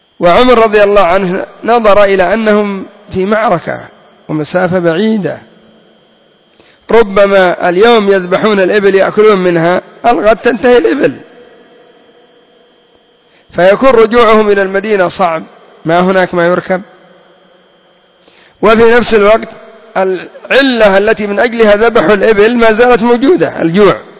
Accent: Yemen; عندنا في اليمن انتشر اسم عبده، هذا عبده غلط،

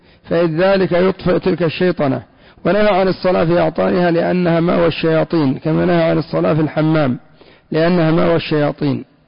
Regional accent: Yemen; وإلى عهد قريب، لا سيما عندنا في اليمن، إلى عهد قريب بعض المناطق إلى الآن

